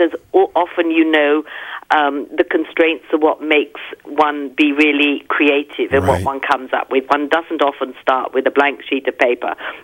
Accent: East of England, United Kingdom; moved away; Oh, I think I come from originally Essex, England, where there is not a rock to be had.

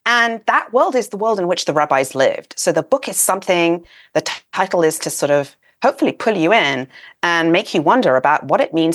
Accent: London, United Kingdom; I grew up with it in Northwest London.

